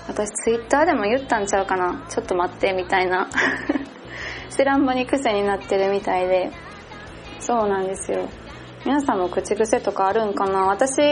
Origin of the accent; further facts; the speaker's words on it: Kansai, Japan; 私もまあ関西人やから何々やんとかは言うんですけど、